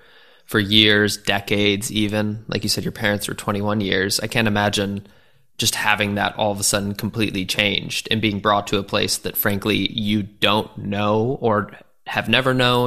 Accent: Minnesota, United States; my last guest was from Minneapolis too, coincidentally, because I'm from Minnesota.

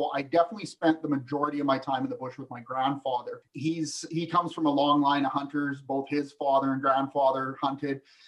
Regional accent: Vernon, British Columbia, Canada; I'm a British Columbian. I was born and raised in Vernon, BC.

